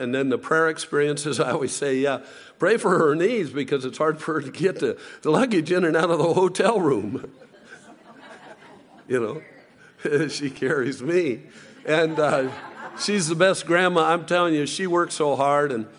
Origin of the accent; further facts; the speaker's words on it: United States; And I'm American, you know.